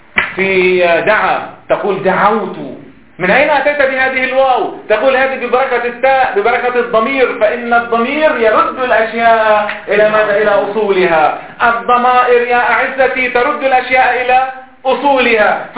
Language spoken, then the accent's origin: Arabic; Lebanon; ها ليش عندنا في لبنان